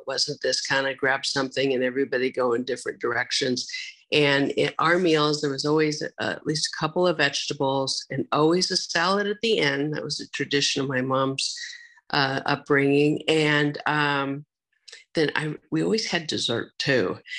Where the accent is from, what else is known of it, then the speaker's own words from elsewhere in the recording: Seattle, Washington, United States; I grew up in Seattle. My mom's from the Bay Area. My dad was from Seattle area.